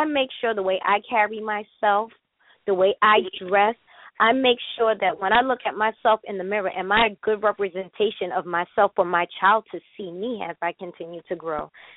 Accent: Queens, New York, United States; I was raised in what we call a village. Everybody on my block that I grew up in Laurelton, Queens, had a handle on my upbringing.

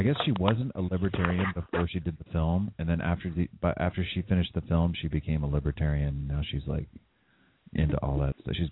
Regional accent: San Jose, California, United States; They're from my hometown. Well, they're from Los Gatos, which is really close to San Jose. I mean, they're basically South Bay.

